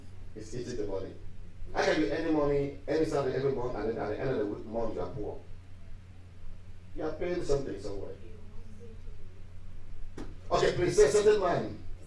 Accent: Mamfe, Southwest Region, Cameroon; born there; Yeah, listen, I was born in Mamfe in Cameroon. Wasn't my fault. Okay, I was born in Cameroon, Africa.

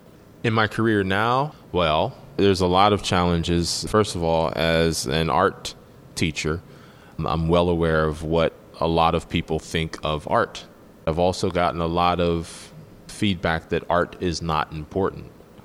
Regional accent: Braddock, Pennsylvania, United States; I am from Braddock, born and raised. I had a great childhood.

